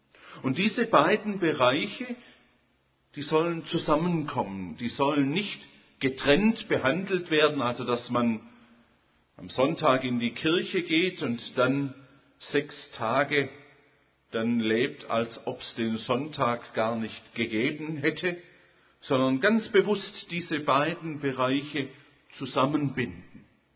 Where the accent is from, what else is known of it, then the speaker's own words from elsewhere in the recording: Holzgerlingen, Baden-Württemberg, Germany; now in Konstanz, Germany; Ich bin Schwabe. Bin im Großraum Stuttgart, so zwischen Stuttgart und Tübingen in Holzgerlingen aufgewachsen und wohne jetzt mit meiner Familie dort, wo andere Leute gerne Urlaub machen würden, in Konstanz am Bodensee.